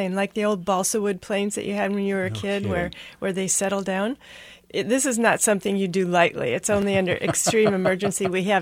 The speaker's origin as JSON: {"language": "English", "region": "Ohio", "country": "United States", "tie": "born or raised there", "said": "I grew up in Ohio, and everywhere we go, I meet people from Ohio."}